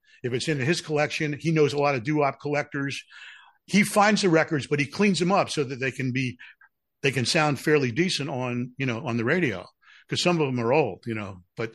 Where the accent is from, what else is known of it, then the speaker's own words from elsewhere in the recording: Pittsburgh, Pennsylvania, United States; You know, when I was growing up in Pittsburgh, I want to hear this